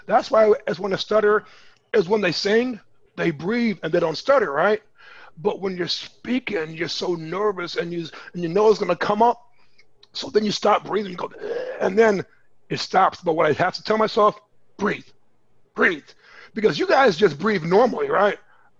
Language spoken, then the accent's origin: English; Indiana, United States; I grew up in Northwest Indiana, and that's where I met Dr. Will back in 1995.